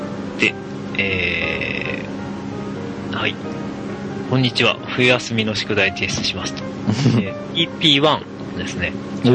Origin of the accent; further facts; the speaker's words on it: Kitakyushu, Fukuoka, Japan; このプロジェクターで投影している写真は私の地元北九州のクリスマスイルミネーションです。